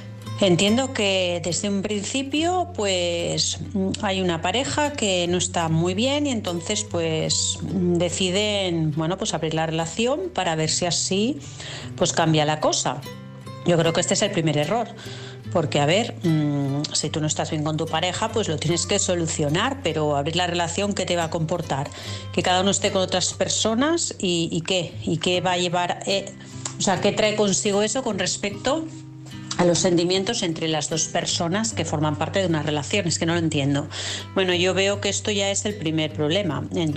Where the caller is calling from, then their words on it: Vilassar, Catalonia, Spain; de Vilassar.